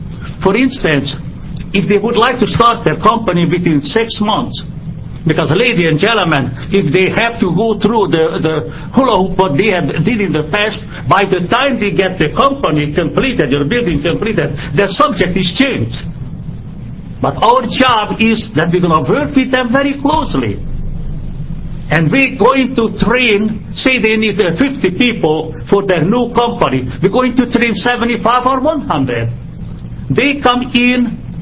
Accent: Albany, New York, United States; from Albany

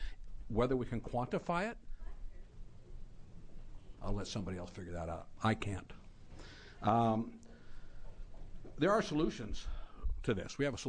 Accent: Oregon, United States; I'm from Yamhill County. I farm. I've got agricultural interests in Yamhill County as well as Harney County.

